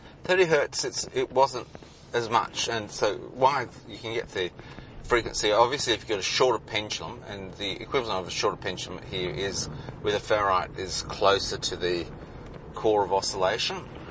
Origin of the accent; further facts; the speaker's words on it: Glenbrook, New South Wales, Australia; So I'm from Glenbrook in the Blue Mountains, and there's a lot of intellectual people around.